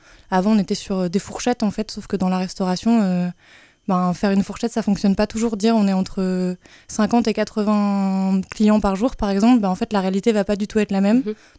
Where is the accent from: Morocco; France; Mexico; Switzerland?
France; Lille, Hauts-de-France; now in Amiens, France; Moi, je suis arrivée sur Amiens cet été. Je suis de Lille, en fait, au départ.